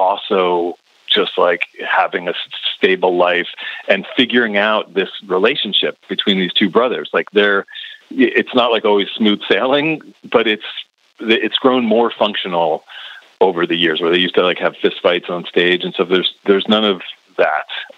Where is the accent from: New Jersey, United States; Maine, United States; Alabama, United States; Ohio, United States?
New Jersey, United States; Morristown; But so I'm from Morristown, New Jersey.